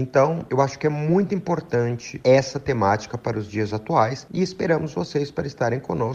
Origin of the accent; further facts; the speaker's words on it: São Paulo, Brazil; now in Londrina, Brazil; eu sou psicanalista, eu sou de São Paulo, eu tenho 43 anos e moro em Londrina há 19 anos.